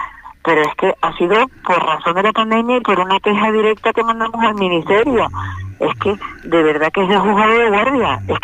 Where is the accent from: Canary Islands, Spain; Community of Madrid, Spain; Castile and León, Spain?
Canary Islands, Spain; No podemos seguir siendo canarios de segunda